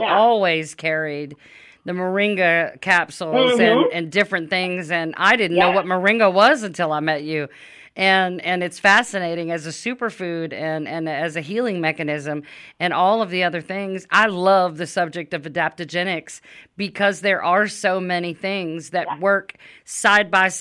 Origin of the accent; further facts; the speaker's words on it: Louisiana, United States; … is the founder of Holistic Wellness Consulting in Louisiana, my home state.